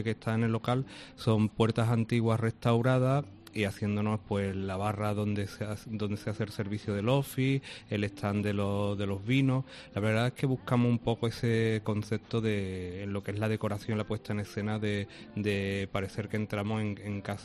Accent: Vejer de la Frontera, Andalusia, Spain; realmente un restaurante nuevo en Vejer, mi primer proyecto en mi pueblo

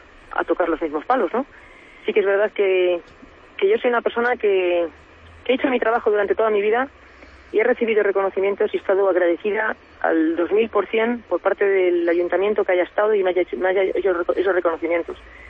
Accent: Venta de Baños, Castile and León, Spain; verlo que en mi tierra pasa esto, ¿no? Porque hace ya unos meses pasó lo mismo en Venta de Baños.

